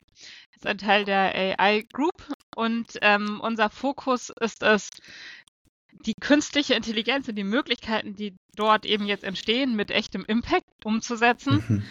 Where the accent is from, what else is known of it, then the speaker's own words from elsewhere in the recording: Northern Germany, Germany; Ich komme aus dem Norden, hört man.